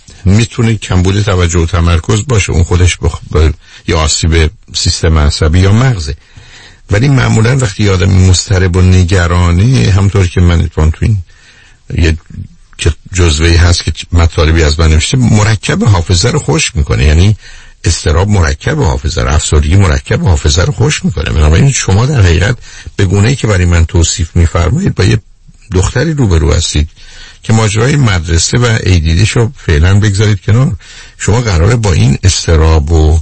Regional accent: Iran; now in Europe; من چون ایرانی هستم در یک کشور اروپایی پذیرفته نیستم

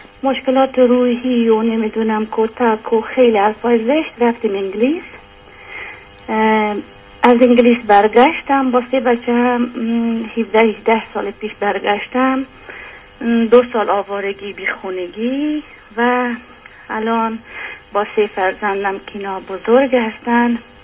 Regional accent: Afghanistan; moved away; also born or lived in Iran; از افغانستان اومدیم به ایران و 9 سال 10 سال ایران بودیم و از ایران پاکستان

